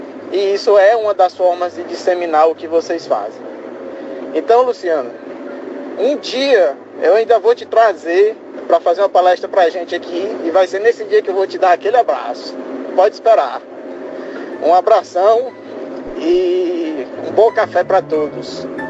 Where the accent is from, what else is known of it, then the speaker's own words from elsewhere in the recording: Teresina, Piauí, Brazil; eu sou de Teresina